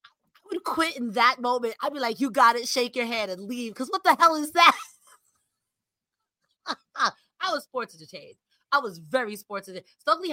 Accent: New York, United States; I'm a New Yorker

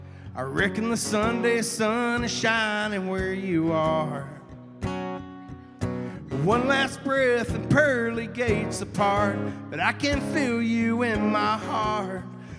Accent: Hazelhurst, Georgia, United States; My brother from South Georgia. I'm from Hazelhurst, Georgia.

